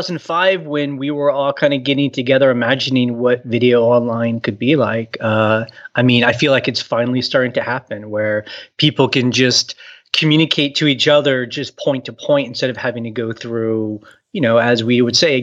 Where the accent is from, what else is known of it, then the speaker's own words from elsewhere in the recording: Houston, Texas, United States; also born or lived in New York / San Francisco; I grew up in Houston, Texas. You know, I've lived in urban areas, New York, San Francisco, I mean, you know, other places.